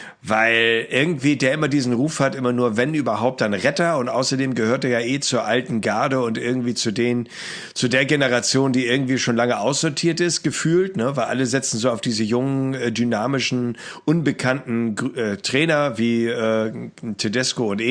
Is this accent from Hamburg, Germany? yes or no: yes; Hamburg, Germany; wie peinlich wäre das bitte für mich als Hamburger